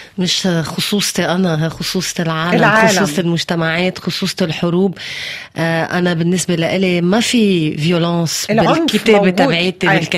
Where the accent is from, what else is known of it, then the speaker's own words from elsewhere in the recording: Lebanon; أنا لبنانية آخر الطريق، صحيح بكتب بالفرنسي بس أنا عربية